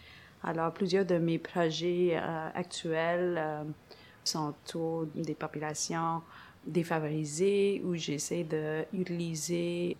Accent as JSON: {"language": "French", "country": "India", "said": "aussi sur des projets en Inde, mon pays d'origine."}